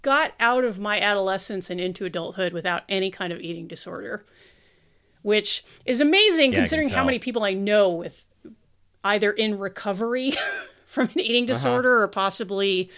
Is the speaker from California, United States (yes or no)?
yes; Thousand Oaks, California, United States; I grew up in Thousand Oaks, California